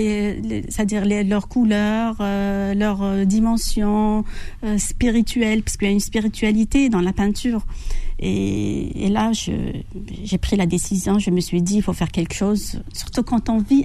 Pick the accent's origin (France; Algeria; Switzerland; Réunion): Algeria; Algiers, Algiers Province; moi je suis une vraie citadine. J'ai grandi à Alger Centre, j'ai grandi à Bellecour, je suis née là-bas, j'ai grandi là-bas